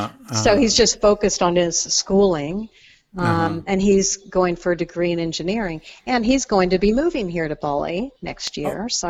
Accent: Ventura, California, United States; I was born in Ventura, California. Uh-huh. So I'm a California native.

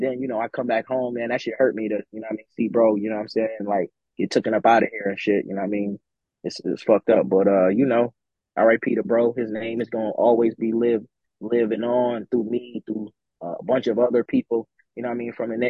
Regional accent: Buffalo, New York, United States; now in Atlanta, United States; Atlanta is like, just growing up in Buffalo in poverty in the hood and not being able to enjoy the finer things in life.

